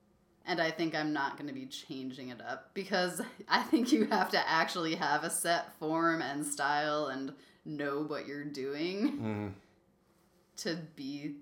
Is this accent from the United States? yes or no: yes; Massachusetts, United States; Because I've gone mini golfing a lot, having spent part of my childhood growing up on Cape Cod.